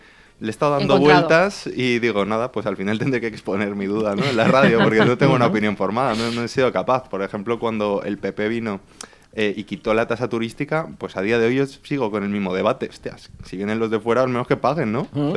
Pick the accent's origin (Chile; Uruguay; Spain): Spain; Valencian Community; como regionalista valenciano que soy